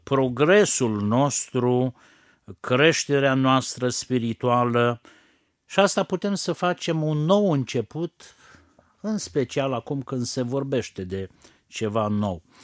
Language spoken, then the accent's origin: Romanian; Romania; Noi, ca și români, ne-am născut creștini pentru că facem parte dintr-o țară creștină.